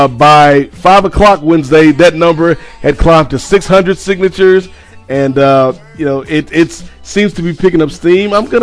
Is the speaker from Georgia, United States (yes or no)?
yes; Atlanta, Georgia, United States; born there; also born or lived in Virginia; I was born in Atlanta, Georgia. I've lived most of my life in Virginia, so I do love me some South